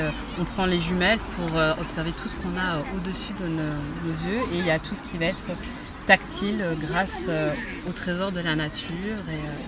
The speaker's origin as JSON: {"language": "French", "region": "South-West France", "country": "France", "tie": "born or raised there", "lives_now": "Alsace, France", "said": "Je suis native du Sud-Ouest et je suis arrivée il y a quelques années ici en Alsace."}